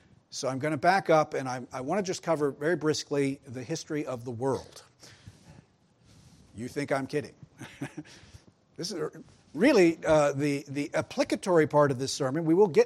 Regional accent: Georgia, United States; I grew up in Georgia. I grew up south of Atlanta.

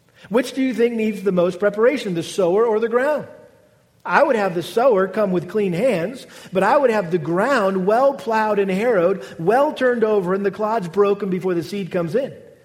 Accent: Massachusetts, United States; And I'll never forget growing up in Massachusetts, we had a not just a little backyard garden with a few rows.

